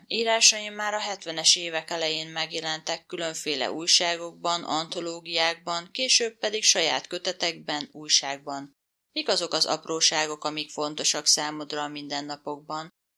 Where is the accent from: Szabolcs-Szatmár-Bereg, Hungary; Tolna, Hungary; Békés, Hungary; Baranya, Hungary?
Tolna, Hungary; Szekszárd; 1954. május 7-én születtem másodmagammal ikerként egy kicsvárosban, Szekszárdon.